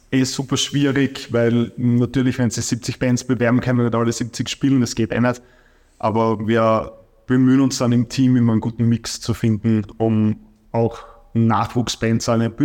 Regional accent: Kindberg, Styria, Austria; Und Kindberg, meine Heimat

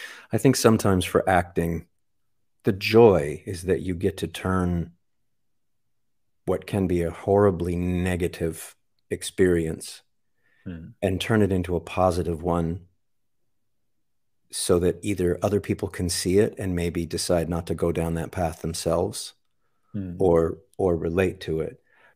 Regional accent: Canada; as far as I'm Canadian, but as far as the American concept of the Wild West masculinity

